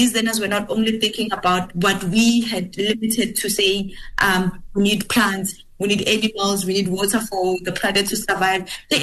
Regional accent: South Africa; I think I'll speak about South Africa since I'm from South Africa

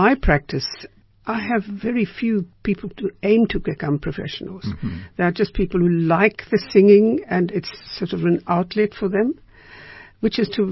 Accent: Freiburg, Baden-Württemberg, Germany; You know, I grew up in Freiburg, and curry was something like

